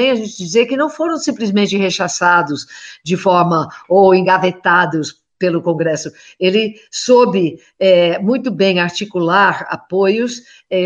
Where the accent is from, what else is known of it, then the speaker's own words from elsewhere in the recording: Buffalo, New York, United States; Portuguese is a second language; now in Brazil; E a minha cidade natal é Buffalo, nos Estados Unidos, no estado de Nova York, no extremo oeste do estado de Nova York.